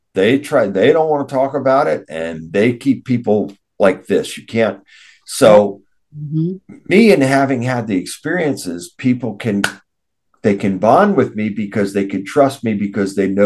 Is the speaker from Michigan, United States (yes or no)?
no; Linthicum, Maryland, United States; also born or lived in Baltimore; So I was born in Baltimore. And so these locations, so then we, the family lived in an area called Linthicum, which is just outside of Baltimore City.